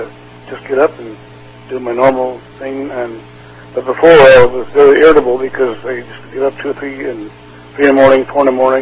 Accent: La Habra, California, United States; I'm from La Habra.

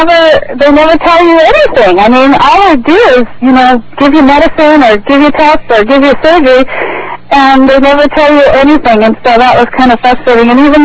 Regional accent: Costa Mesa, California, United States; Well, I'm from Costa Mesa, California, and I used to work in offices

